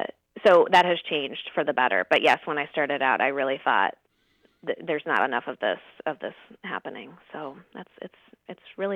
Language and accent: English; Illinois, United States; Well, I was raised evangelical. I grew up outside Chicago and graduated from an evangelical college.